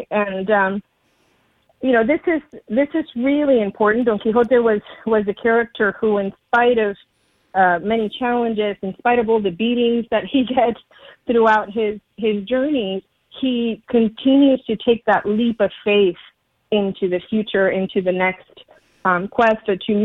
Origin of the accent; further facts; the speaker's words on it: Cuba; now in United States; I grew up in Cuba. And so we didn't arrive in the United States until 1981.